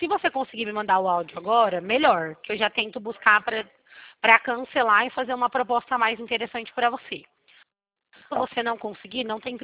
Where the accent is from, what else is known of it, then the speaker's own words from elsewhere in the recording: São Paulo, Brazil; now in Mato Grosso do Sul, Brazil; morei em São Paulo. Eu nasci em São Paulo, fui criada em São Paulo e depois a gente veio para cá.